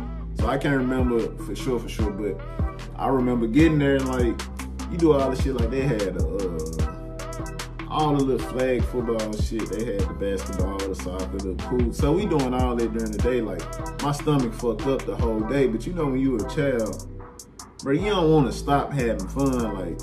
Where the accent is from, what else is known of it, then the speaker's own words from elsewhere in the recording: Memphis, Tennessee, United States; also born or lived in San Diego; I was born in San Diego, but my mama moved me back to Memphis before I was even one. So I was growing up in Memphis, and my grandma was always still in San Diego.